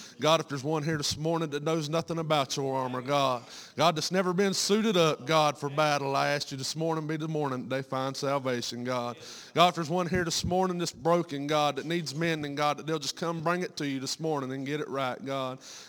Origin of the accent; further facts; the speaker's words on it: Conway, South Carolina, United States; I'm from Conway, South Carolina, in between Antler and Myrtle Beach.